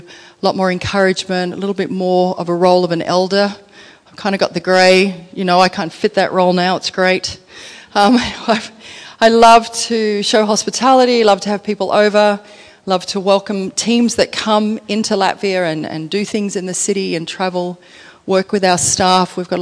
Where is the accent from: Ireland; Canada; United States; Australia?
Australia; Western Australia; now in overseas; So I'm West Australian, I guess, and spent a lot of time here, but in the last 5 years I've been based overseas